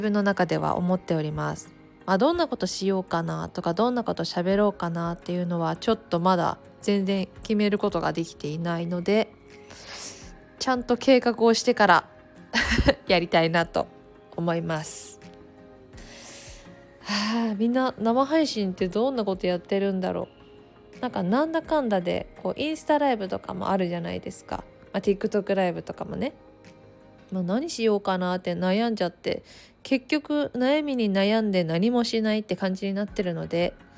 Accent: Takayama, Gifu, Japan; 私の生まれ故郷の岐阜県の高山もかなり雪が降って

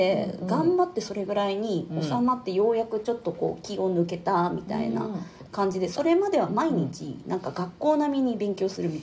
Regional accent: Oita, Japan; あの大分が出身なので、うん、大分帰ったんですね

